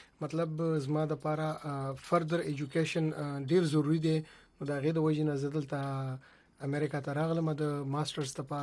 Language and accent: Pashto; Khyber Pakhtunkhwa, Pakistan; moved away as an adult; now in United States; ز بیسیکلی د مومن ایجنسی د میچنۍ علاقې کغون تحصیل نه تعلق لرم او رهایش مونږ په پېښور کې دی